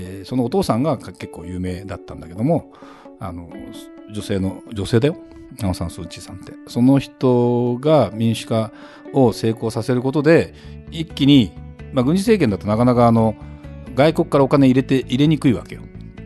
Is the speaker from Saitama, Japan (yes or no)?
yes; Saitama, Japan; まあ、私の実家は埼玉なんだけども、やっぱり私も普通の一戸建てで生まれ育ったわけ。